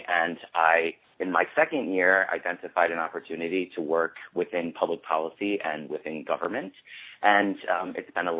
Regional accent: Ohio, United States; That is my hometown. I used to go to Cedar Point in the summertime. We had season passes as kids once I was a teenager.

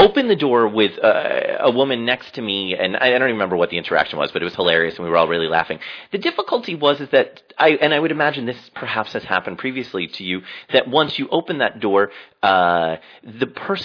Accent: New Jersey, United States; just the way my mother raised me and the Emily Post way of life that I grew up in New Jersey

